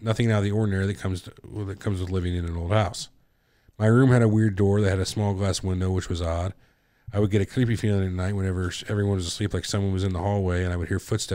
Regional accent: Wisconsin, United States; For context, I grew up on the Milwaukee River, north of the city of Milwaukee.

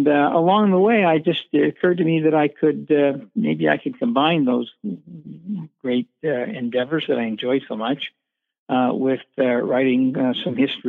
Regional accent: Washington, United States; I grew up in Washington State, not a lot of history there

